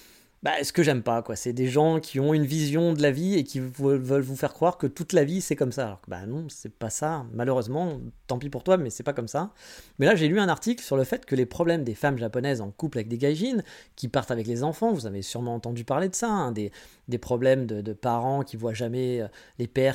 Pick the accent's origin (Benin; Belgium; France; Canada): France; moved away; je suis parti de France